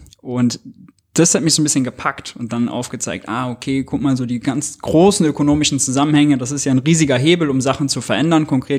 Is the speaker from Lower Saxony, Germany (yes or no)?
no; Mönchengladbach, North Rhine-Westphalia, Germany; moved away as an adult; now in Berlin, Germany; Ja, ich wohne jetzt zwar in Berlin, bin aber aufgewachsen und geboren in Mönchengladbach in NRW.